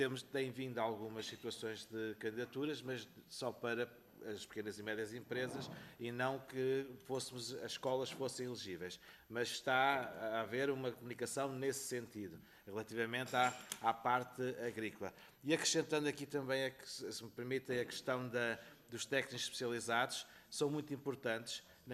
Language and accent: Portuguese; Alcobaça, Leiria, Portugal; no meu caso, que sou de Alcoaça